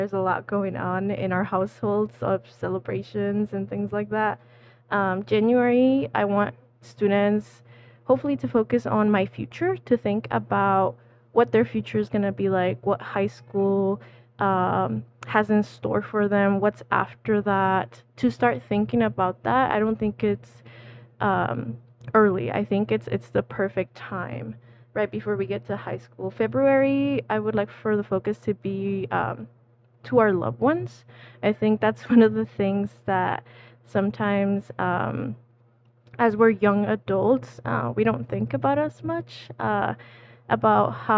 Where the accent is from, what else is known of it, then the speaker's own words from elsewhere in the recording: Mexico; I'm originally from Mexico.